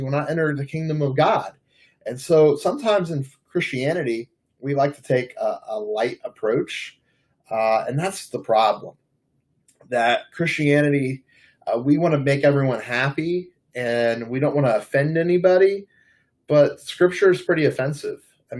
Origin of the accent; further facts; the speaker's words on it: New Orleans, Louisiana, United States; And so I grew up in New Orleans, and one of my favorite memories was watching the horses that came down to Mardi Gras time